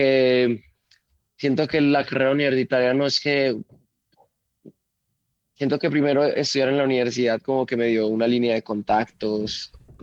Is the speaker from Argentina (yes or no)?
no; Colombia; Literalmente todos crecimos en Colombia escuchando su música